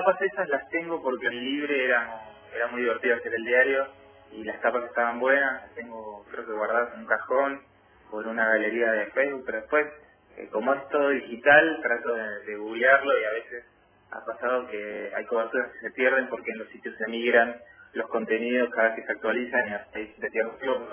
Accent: Tierra del Fuego, Argentina; Mi mamá nació allá cuando eran muy pocos habitantes, así que me considero fueguino. Mamá fue a los 4 o 5 años, sí. Y vivió en una casita ahí sobre el lado Pañano, así que soy más fueguino que mucho fueguino.

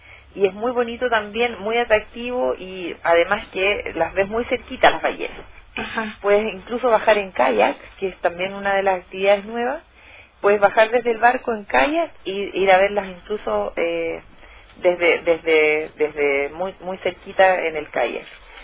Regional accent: Puerto Williams, Magallanes, Chile; yo soy de Puerto Williams, así que también promociono Puerto Williams, pero soy de Puerto Williams.

